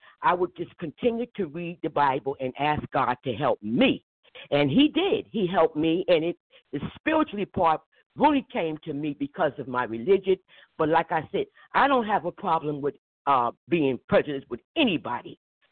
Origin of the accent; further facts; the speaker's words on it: Newark, New Jersey, United States; And I grew up in Newark. and I went to school in Newark.